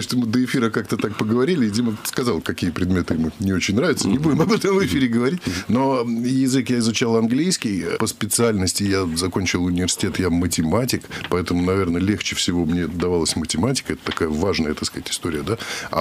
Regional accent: Saint Petersburg, Russia; И вот в моем родном городе Санкт-Петербурге

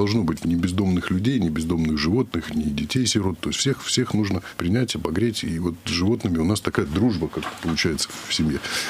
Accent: Saint Petersburg, Russia; И вот в моем родном городе Санкт-Петербурге

